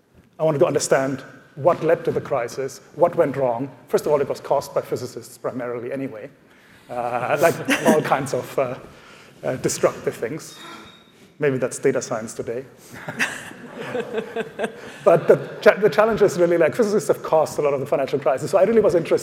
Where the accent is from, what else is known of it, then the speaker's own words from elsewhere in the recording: Germany; English is a second language; moved away; I came from Germany originally, and there, the last 2 years of high school, you actually choose your subject.